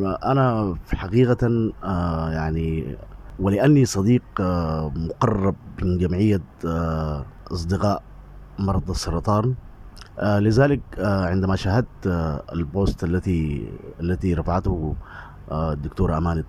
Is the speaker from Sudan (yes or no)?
yes; Sudan; now in Egypt; ونحن أيضا يعني دورنا كسودانيين مقيمين بدول الجوار وتحديدا في أرض الكنانة